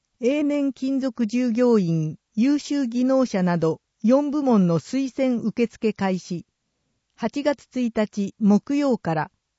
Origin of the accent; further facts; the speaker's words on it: Canada; Japanese is a second language; also born or lived in Southern United States; now in Japan; ちなみに私の母国カナダも近年の夏は熱波で猛暑日が続くことが増えてきましたが、湿度が低い分過ごしやすいです。学生時代アメリカ南部で過ごした経験もありますが、やっぱり日本の夏が一番暑いです。